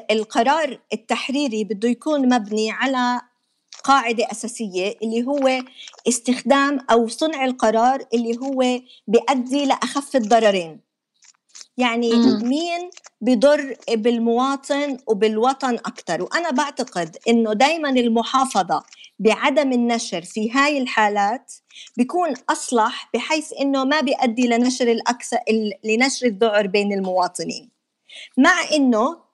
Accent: Jordan; إنه عندنا بالأردن ما في نظام اتصال متماسك

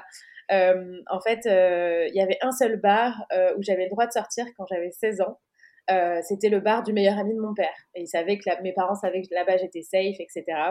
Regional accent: France; now in Portugal; Et tout ensemble, on vit au Portugal. On est française, mais on est expat dans ce chouette pays.

